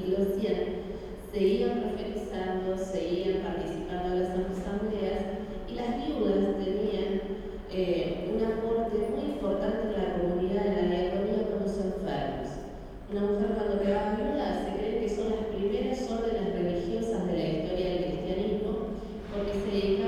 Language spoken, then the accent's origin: Spanish; United States; yo como americana estoy cansada que me digan que mi iglesia fue fundada por un hombre